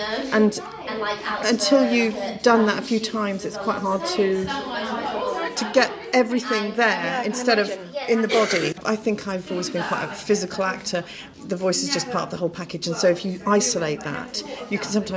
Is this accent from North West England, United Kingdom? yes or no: no; Bristol, South West England, United Kingdom; I'm from Bristol.